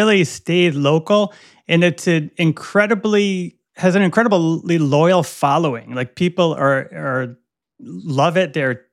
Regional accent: Rhode Island, United States; I was born in Rhode Island and grew up here all my life.

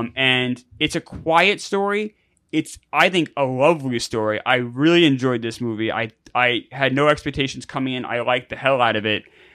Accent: Long Island, New York, United States; I'm obviously not Hispanic. It's no surprise probably to anyone watching this or listening to this. I grew up in New England or New York in the Long Island. So it's very, very white most of the time I was there.

